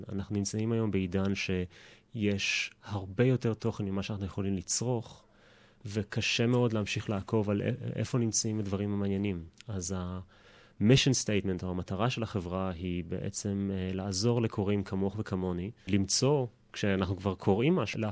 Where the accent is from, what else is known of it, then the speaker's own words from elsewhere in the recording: Haifa, Haifa District, Israel; moved away as an adult; now in Australia; אני גדלתי בישראל, חיפאי במקור, למדתי בריאלי, שירתי בחיל אוויר, למדתי בטכניון, במדעי המחשב